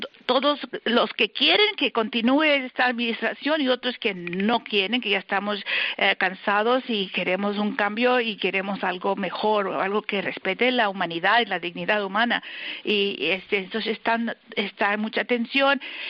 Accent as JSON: {"language": "Spanish", "country": "United States", "tie": "born or raised there", "said": "Yo soy mexicana, pero también como crecí, nací aquí, pues soy americana también."}